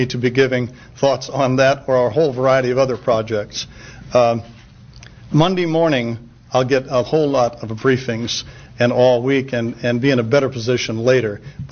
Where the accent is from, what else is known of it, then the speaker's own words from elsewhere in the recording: Iowa, United States; I know the Midwest very well, having been born and raised in Iowa.